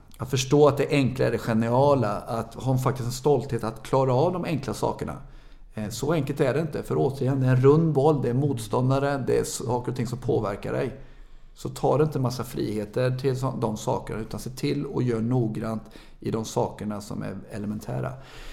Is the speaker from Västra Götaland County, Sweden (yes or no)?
yes; Mellerud, Västra Götaland County, Sweden; jag hade många duktiga spelare i Mellerud där jag växte upp som 10-12-åring.